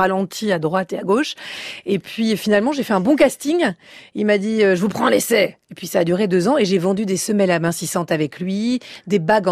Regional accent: France; je suis française

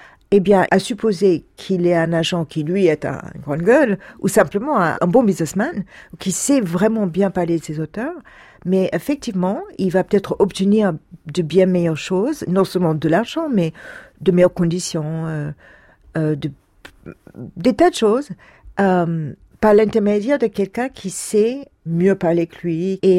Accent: United States; French is a second language; now in France; Je suis américaine, mais je suis en France depuis longtemps.

